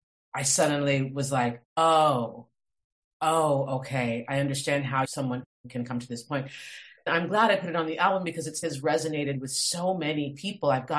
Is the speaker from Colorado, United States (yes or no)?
yes; Boulder, Colorado, United States; because I grew up in Boulder, Colorado, as I said before. And it's such a granola hippie town.